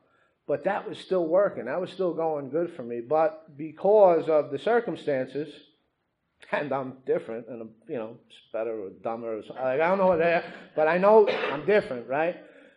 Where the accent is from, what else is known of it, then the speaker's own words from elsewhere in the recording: Queens, New York, United States; I'm from Queens